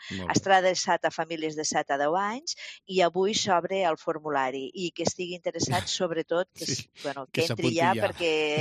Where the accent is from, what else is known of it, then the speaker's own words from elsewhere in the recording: Lleida, Catalonia, Spain; nosaltres com a lleidatans segurament trobarem moltes històries o molts detalls o moltes anècdotes